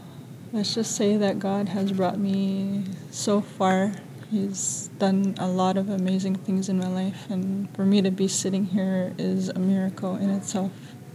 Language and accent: English; Winnipeg, Manitoba, Canada; I'm from Canada, Winnipeg, Manitoba.